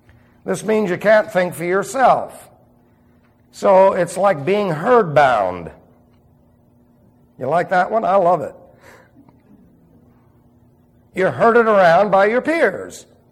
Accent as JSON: {"language": "English", "town": "New York City", "region": "New York", "country": "United States", "tie": "born or raised there", "said": "Look, I was raised in New York City."}